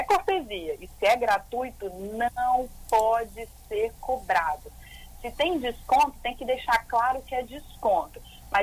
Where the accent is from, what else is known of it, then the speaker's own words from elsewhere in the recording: Brazil; como bom brasileiro que é